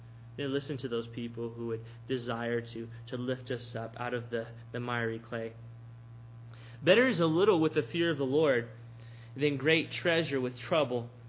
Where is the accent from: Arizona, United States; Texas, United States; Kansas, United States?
Texas, United States; As a Texan, that's a difficult choice.